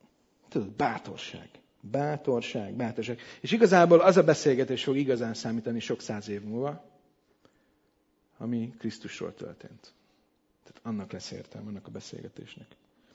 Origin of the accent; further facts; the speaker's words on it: Budapest, Hungary; 10-akárhány éves voltam otthon, Budapesten, apuéknál